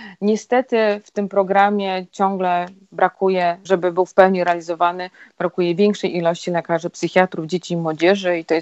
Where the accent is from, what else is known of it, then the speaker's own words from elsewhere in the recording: Białystok, Podlaskie Voivodeship, Poland; now in Warsaw, Poland; Ukończyłam Białostocki Uniwersytet Medyczny, jeszcze wtedy była Białostocka Akademia Medyczna. Zgadza się z tym rodowitą białostoczanką, jednakże względy osobiste spowodowały to, że mieszkam obecnie w Warszawie.